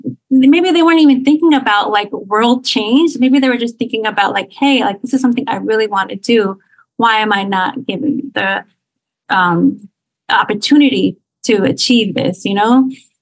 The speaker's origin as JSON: {"language": "English", "region": "New Jersey", "country": "United States", "tie": "born or raised there", "lives_now": "Philadelphia, United States", "said": "And so I'm in the Philadelphia area, but I'm actually born and raised in Jersey."}